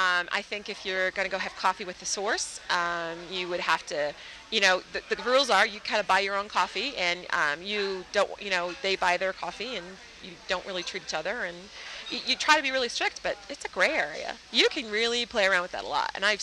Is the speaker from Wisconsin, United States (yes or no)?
yes; Wisconsin, United States; also born or lived in Florida; I'm originally from Wisconsin, and then Florida, and then here.